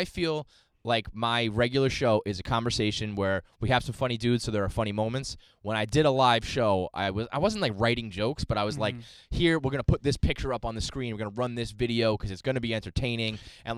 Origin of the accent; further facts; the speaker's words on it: New York, United States; like I grew up in New York. I had high school. It was Guido's.